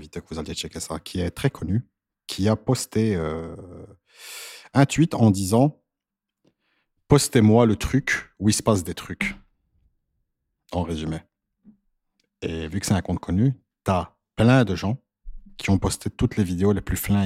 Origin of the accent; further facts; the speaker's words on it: Belgium; en tant que belge